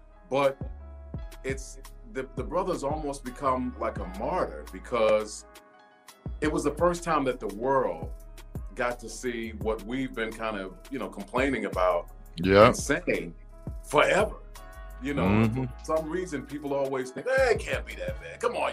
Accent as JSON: {"language": "English", "town": "Brooklyn", "region": "New York", "country": "United States", "said": "He's from Queens originally. I'm from Brooklyn."}